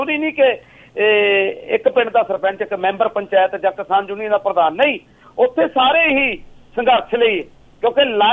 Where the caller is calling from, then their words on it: Kartarpur, Punjab, India; ਮੈਂ ਦੁਆਬੇ ਤੋਂ ਕਰਤਾਰਪੁਰ ਤੋਂ ਬੋਲ ਰਿਹਾ ਜੀ, ਜਲੰਧਰ ਤੋਂ